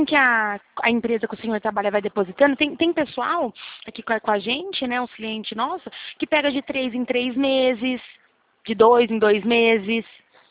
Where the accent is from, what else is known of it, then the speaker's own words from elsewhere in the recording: Araras, São Paulo, Brazil; eu sou daqui de Araras, São Paulo mesmo. Interior também.